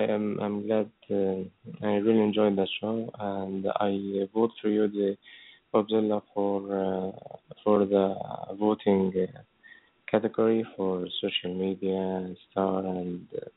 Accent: Dubai, United Arab Emirates; from Dubai.

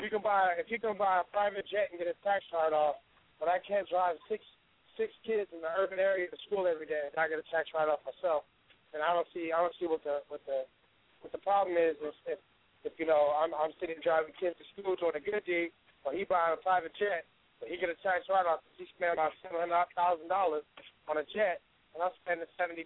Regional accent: Oakland, California, United States; Yeah, you know, I'm born and raised in Oakland. I should show my support somewhere.

